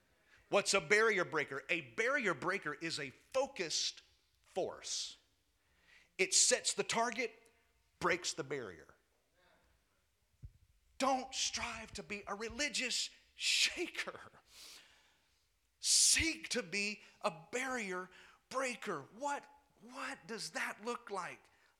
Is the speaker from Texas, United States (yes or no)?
no; California, United States; I was raised in California. I know about shaking. I remember, I think I was 10, 9 or 10. We had a two-story house